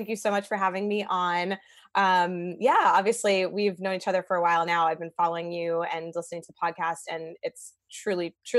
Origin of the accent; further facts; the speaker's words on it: Boston, Massachusetts, United States; moved away as an adult; now in Denver, United States; I'm originally from Boston. I moved to Denver about 3 years ago.